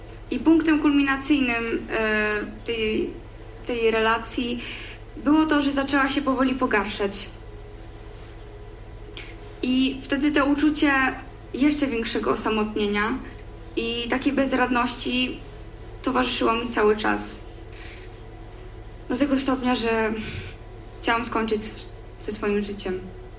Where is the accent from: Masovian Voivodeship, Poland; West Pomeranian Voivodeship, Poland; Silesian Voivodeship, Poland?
West Pomeranian Voivodeship, Poland; Szczecin; Jestem ze Szczecina i w tym roku idę do liceum.